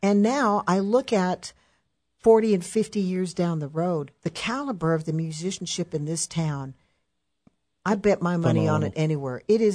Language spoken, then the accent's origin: English; El Paso, Texas, United States; So because I grew up in Northeast El Paso, I want to know what high school football teams did I support?